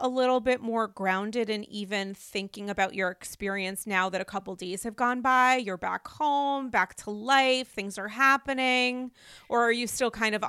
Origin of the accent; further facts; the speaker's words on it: New York City, New York, United States; I'm a New Yorker who does not fuck with the Javits Center unless absolutely necessary because I don't like big crowds.